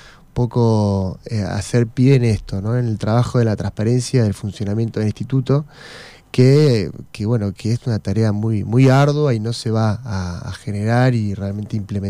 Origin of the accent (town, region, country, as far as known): Argentina